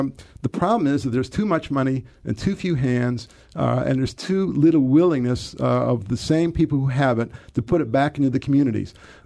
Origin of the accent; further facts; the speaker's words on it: Detroit, Michigan, United States; I'm from Detroit, from Michigan, and I know quite well how much good they did.